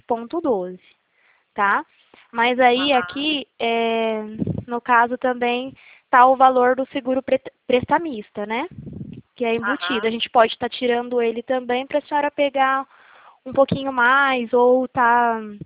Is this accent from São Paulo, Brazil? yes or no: yes; Presidente Prudente, São Paulo, Brazil; Ó, é DDD 18, tá? Que eu sou aqui de Presidente Prudente, tá?